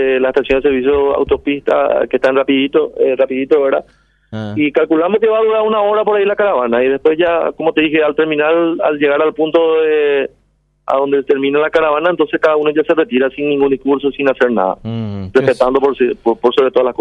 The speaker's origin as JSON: {"language": "Spanish", "region": "Central", "country": "Paraguay", "said": "nosotros somos de Central"}